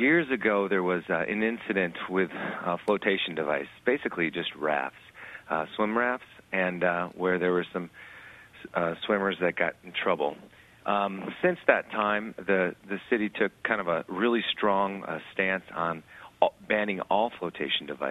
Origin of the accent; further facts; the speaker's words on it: Grand Haven, Michigan, United States; Yeah, actually, I'm working in Grand Rapids right now, but I'm from Grand Haven.